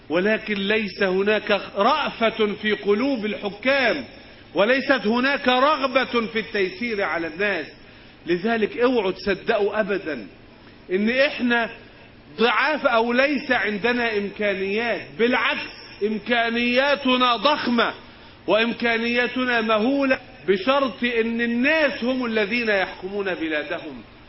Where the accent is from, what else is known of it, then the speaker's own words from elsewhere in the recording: Egypt; إحنا بلدنا مصر